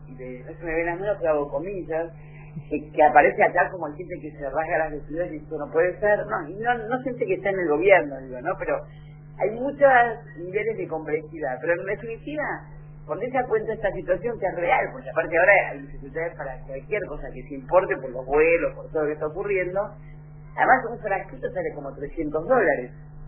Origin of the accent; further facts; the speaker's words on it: Buenos Aires Province, Argentina; yo soy bonaerense, el AMBA